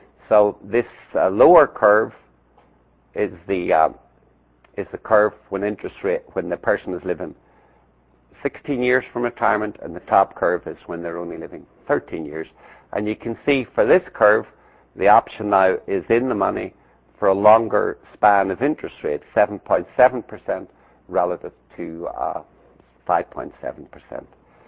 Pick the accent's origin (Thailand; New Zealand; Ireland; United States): Ireland; since I'm Irish, I can tell Irish jokes, and since I'm an actuary, I can criticize actuaries